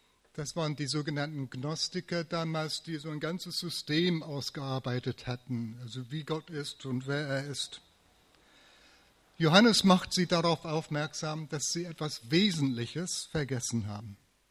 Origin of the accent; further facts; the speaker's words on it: England, United Kingdom; now in Germany; Ich muss sagen, es gibt zwei Dinge, mindestens, die in Deutschland besser laufen als in England, wo ich herkomme.